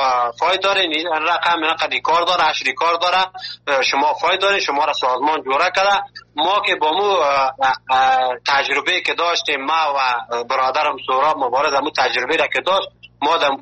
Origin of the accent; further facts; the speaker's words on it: Afghanistan; now in Turkey; ما که اول که از افغانستان آمدیم در یک جای یک شهر مالاتیا